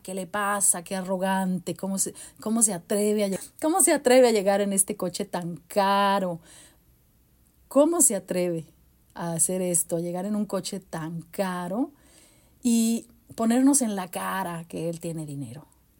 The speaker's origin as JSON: {"language": "Spanish", "country": "Mexico", "tie": "born or raised there", "moved": "yes", "said": "en la comunidad donde yo crecí, en México"}